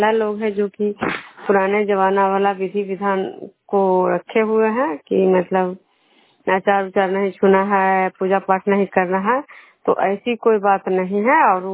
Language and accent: Hindi; Vishnupur, Bihar, India; विष्णुपुर ग्राम खजरा पंचायत नालंदा जिला नैनोसा प्रखंड के निवासी हूँ।